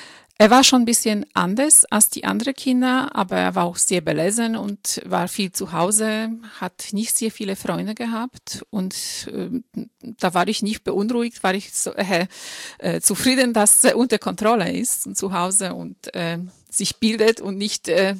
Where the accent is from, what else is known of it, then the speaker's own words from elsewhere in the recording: Poland; German is a second language; moved away as an adult; now in Germany; ich bin 46 Jahre alt. Ich bin in Polen geboren und aufgewachsen und seit meinem 19. Lebensjahr lebe ich im Ausland. Schon mittlerweile sind es 27 Jahre, davon die letzten 10 Jahre in Deutschland.